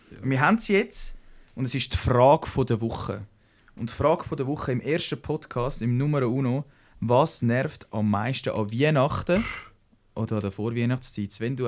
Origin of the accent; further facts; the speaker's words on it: Switzerland; Ich glaube, im Telefonieren sind wir Schweizer einfach die Weltmeister im Ciao sagen.